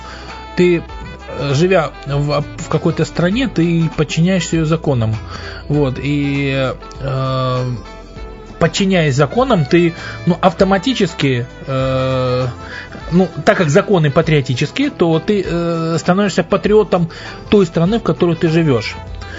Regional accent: Lviv, Lviv Oblast, Ukraine; now in Russia; наша родина, наша батьковщина, это Львов и Львовская область. Вот. А живем мы сейчас в России.

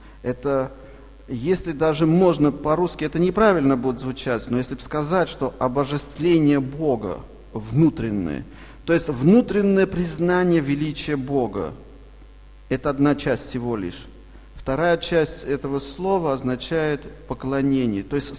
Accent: Armenia; born there; first language Armenian; Russian is a second language; Я армянин, родился в Армении, мой родной язык армянский. И я высшее образование получил на армянском языке

